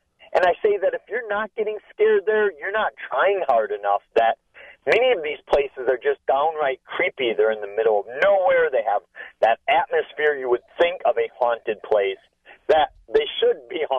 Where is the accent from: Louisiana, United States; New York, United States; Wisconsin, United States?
Wisconsin, United States; Eau Claire; I will be at one of the first haunted places I ever investigated near Eau Claire, my hometown, 20-odd years ago